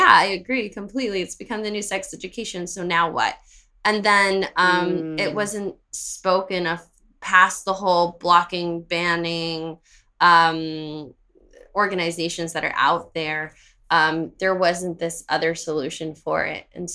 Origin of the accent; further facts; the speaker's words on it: Miami, Florida, United States; I was growing up in Miami in the early 2000s.